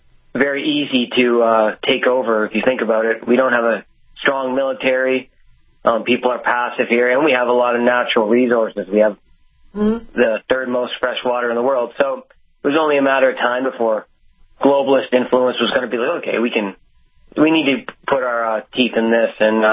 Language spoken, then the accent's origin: English; New Brunswick, Canada; now in British Columbia, Canada; I'm originally from New Brunswick, Canada, but I'm in British Columbia, so on the other end of the country.